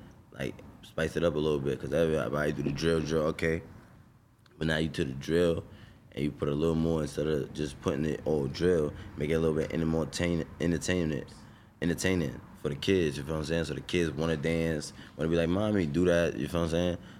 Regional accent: Brownsville, New York, United States; See, I'm from Brownsville.

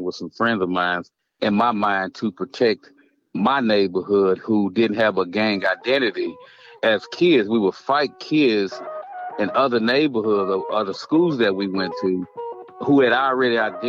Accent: Dallas, Texas, United States; I'm from East Dallas, that neighborhood is rough

